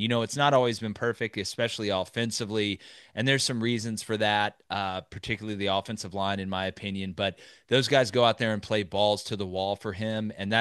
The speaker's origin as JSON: {"language": "English", "region": "Alabama", "country": "United States", "said": "I'm from Lee County, Alabama."}